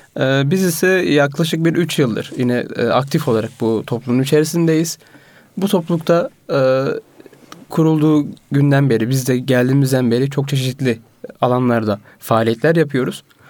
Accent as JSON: {"language": "Turkish", "region": "Mardin", "country": "Turkey", "said": "Mardinliyim."}